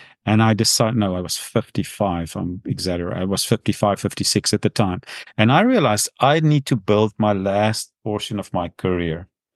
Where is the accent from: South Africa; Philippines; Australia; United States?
South Africa; moved away as an adult; now in North Vancouver, Canada; If you listen to my accent, I wasn't born in North Vancouver, came from far away. And we came from South Africa because I was at my 40th birthday party, was our farewell party in South Africa.